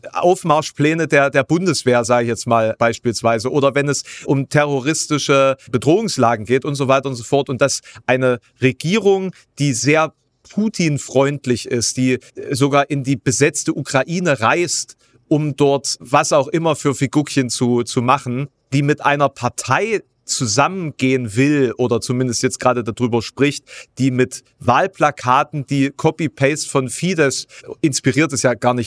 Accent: Halle, Saxony-Anhalt, Germany; Ich bin ja Hallenser

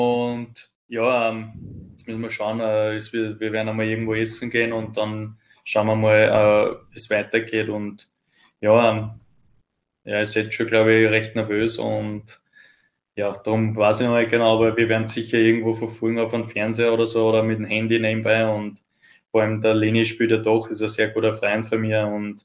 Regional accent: Austria

